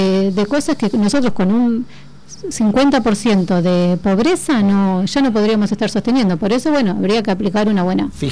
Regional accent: Argentina; nosotros como argentinos, como que naturalizamos las cosas que están mal

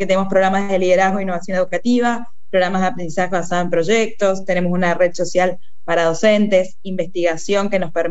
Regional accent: Argentina; así que hay mucho honor como argentinos

